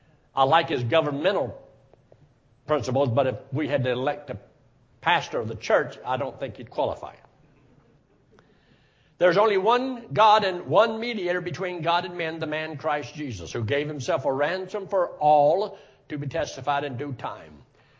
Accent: United States; born there; And I was born in America, and my first birth is a physical birth.

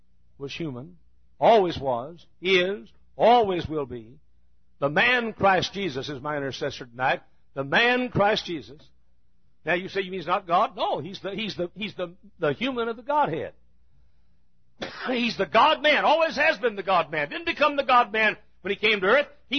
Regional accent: Texas, United States; I was born in Texas, and I'm proud of it. A Texan.

